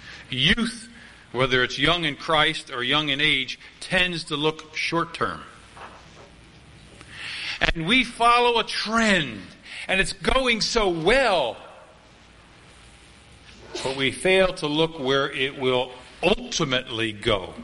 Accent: Philadelphia, Pennsylvania, United States; Now, I grew up in Philadelphia, and I grew up not too far away from a company that made double bubble gum.

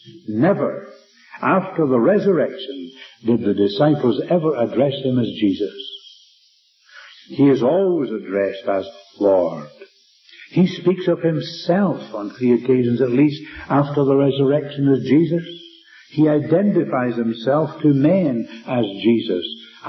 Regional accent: Scotland, United Kingdom; Now, I'm a Scot, and I didn't think that was full value for my money.

